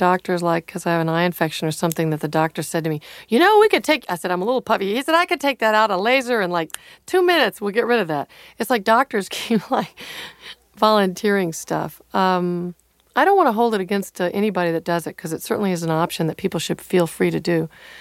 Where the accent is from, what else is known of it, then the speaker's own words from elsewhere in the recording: the South, United States; So a lot of my, about growing up in the South, it's a very painful thing, you know, the color of your skin.